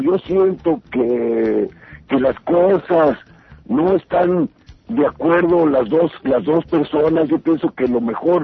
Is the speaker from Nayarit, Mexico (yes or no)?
no; Tijuana, Baja California, Mexico; es Tijuana, mi tierra, y mis raíces